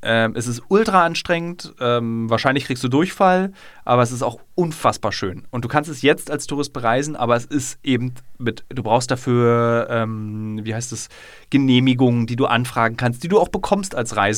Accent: Berlin, Germany; es gibt so Kindheitserinnerungen an Berlin-Friedrichshain vor dem Mauerfall

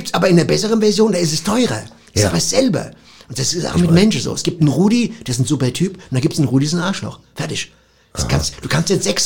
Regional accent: Frankfurt, Hesse, Germany; Sag ich doch mal, ich bin Frankfurter.

